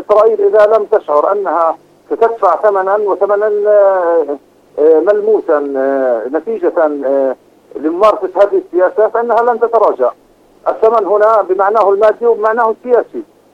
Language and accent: Arabic; Palestine; نحن كشعب فلسطيني